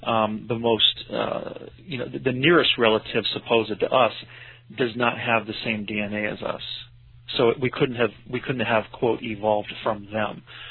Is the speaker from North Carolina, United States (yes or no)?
no; Florida, United States; moved away as an adult; I grew up in Florida from the age I was 6 till, I guess, how old was I, 29 when I left.